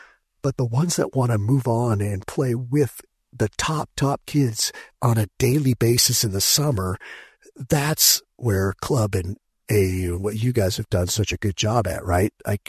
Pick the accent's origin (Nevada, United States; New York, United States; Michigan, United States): Nevada, United States; Las Vegas; And then I grew up in Las Vegas, and so we went to church with the Tarkanians and stuff